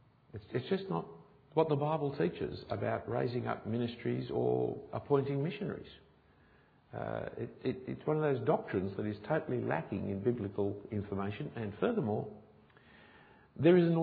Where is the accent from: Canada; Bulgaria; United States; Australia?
Australia; I was born in Australia.